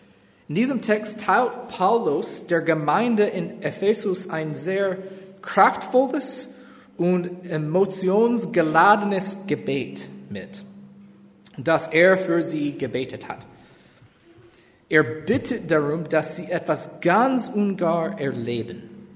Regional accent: Texas, United States; now in Hamburg, Germany; Meine Familie und ich wohnen hier in Hamburg seit 2018. Wir kommen aus den Staaten, also besonders aus Texas

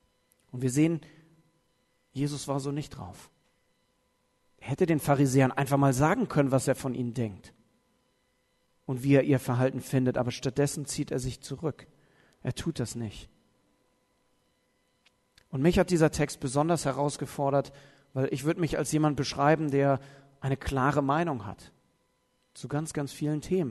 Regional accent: Southern Germany, Germany; ich komme ja aus Süddeutschland, aber hier im Norden wurde mir gesagt

